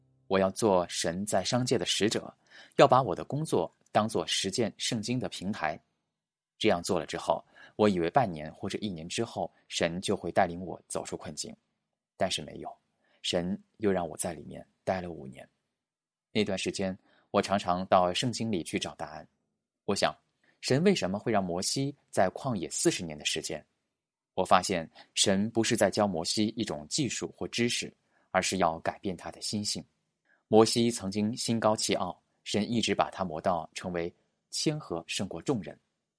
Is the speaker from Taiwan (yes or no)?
yes; Taiwan; moved away as an adult; also born or lived in Shanghai, China; 我出生在上海，不到一岁就到台湾去，除了祭拜一下祖先，家里没有什么信仰。